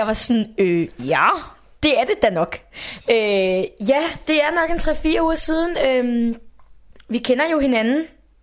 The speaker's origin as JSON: {"language": "Danish", "region": "Region of Southern Denmark", "country": "Denmark", "accent": "Funen dialect", "said": "Jeg har fået at vide, at jeg skal smide den der fynske dialekt, og min dialekt, den er sådan lidt, ja."}